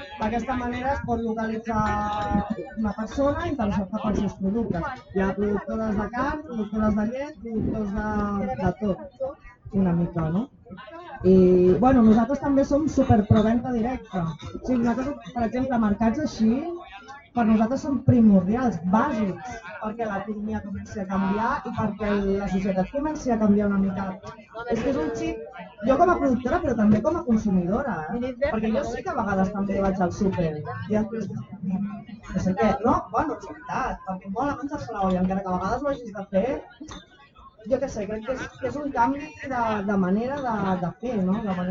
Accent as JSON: {"language": "Catalan", "region": "Catalonia", "country": "Spain", "said": "Jo soc de l'Empordà i intento vendre a la província de Girona, per exemple, no?"}